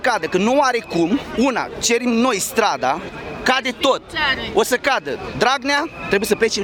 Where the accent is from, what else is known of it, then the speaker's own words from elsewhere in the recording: Plopana, Bacău County, Romania; now in London, United Kingdom; Din Bacău. Sunt de la țară, născut la țară, în comuna Plopana, sat Fundutovi. Nu mi-este rușine de unde sunt. Eu sunt de 12 ani, am casa mea în Londra, cumpărată.